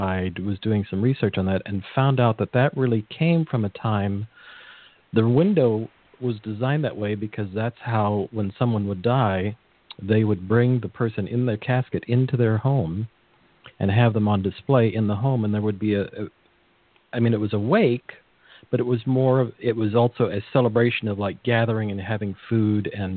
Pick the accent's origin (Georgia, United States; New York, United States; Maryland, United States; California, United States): California, United States; And I grew up on the Monterey Peninsula